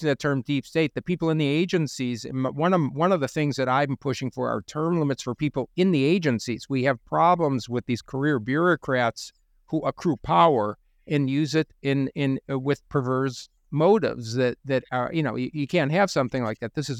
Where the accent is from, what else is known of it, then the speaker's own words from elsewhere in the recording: Chicago, Illinois, United States; I grew up in Chicago. That's why I can identify with that.